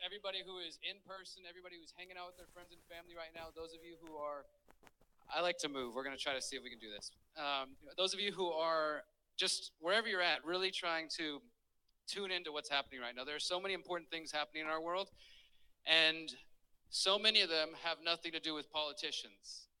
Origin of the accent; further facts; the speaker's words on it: Houston, Texas, United States; I'm originally from Houston, Texas. I'm 36 years old.